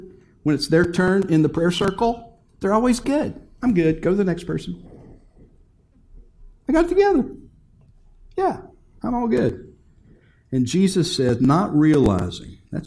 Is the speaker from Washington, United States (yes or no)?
no; Bristol, Virginia, United States; When I was young, I grew up in the Bristol, Virginia, Bristol, Tennessee area. It's the same city in two states.